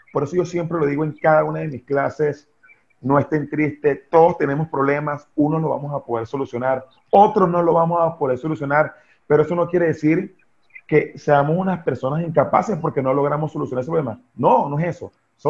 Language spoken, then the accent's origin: Spanish; Caracas, Capital District, Venezuela; Yo nací en Caracas, en Petare. Me crié hasta los 11 años de edad en el barrio 24 de Julio, en Petare. De allí realmente soy yo, de Caracas, Petare.